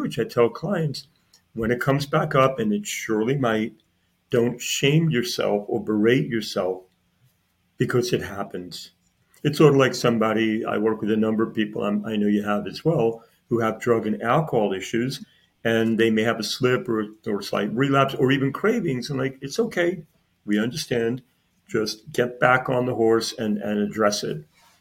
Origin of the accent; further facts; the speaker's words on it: Brooklyn, New York, United States; I always tell people, Dr. Selena, I'm from Brooklyn.